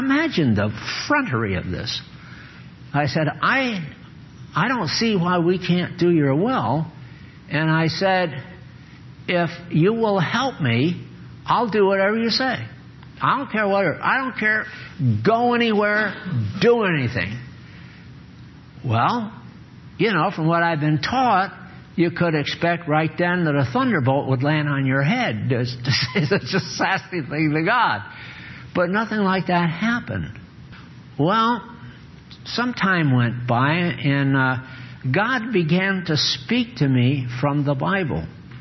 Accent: East Coast, United States; I was raised in the East Coast.

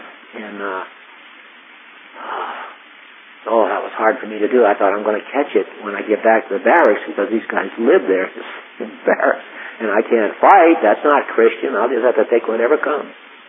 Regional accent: West Haven, Connecticut, United States; I told her I was raised in West Haven. Yale's in New Haven.

